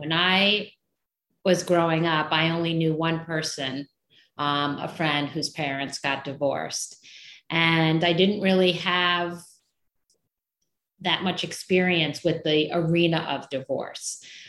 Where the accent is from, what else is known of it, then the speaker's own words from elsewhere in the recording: New York City, New York, United States; moved away as an adult; now in Miami, United States; here to Miami from New York City. And it was definitely challenging to move to a new place after growing up in Manhattan and then moving to Miami.